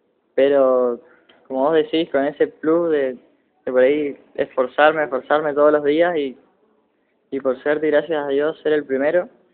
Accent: Posadas, Misiones, Argentina; soy acá de Posadas, egresado del Colegio San Basilio Magno.

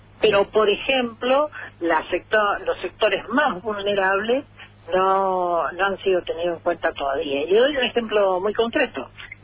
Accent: Posadas, Misiones, Argentina; Usted sabe que yo soy de Posadas.

